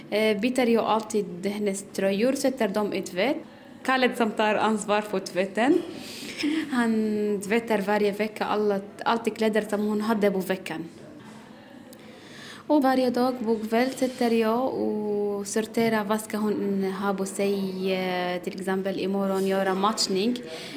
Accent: Syria; Swedish is a second language; now in Sweden; I mitt hemland det var svårt att jag går själv, speciellt att jag är en kvinna. I Syrien fanns det inte hjälpmedel för sin skada

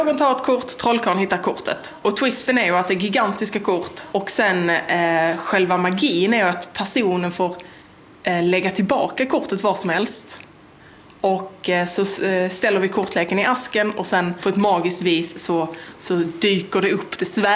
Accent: Mälarhusen, Skåne, Sweden; Jag är uppvuxen vid Mälarhusen ungefär, några kilometer därifrån.

